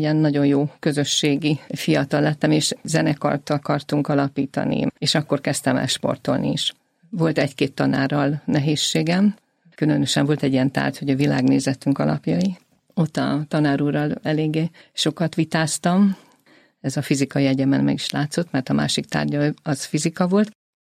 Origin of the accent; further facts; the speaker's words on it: Debrecen, Hajdú-Bihar, Hungary; born there; Én Debrecenben születtem, és mint tudjuk, Debrecen református nagyváros, és reformátusnak lettem keresztelve.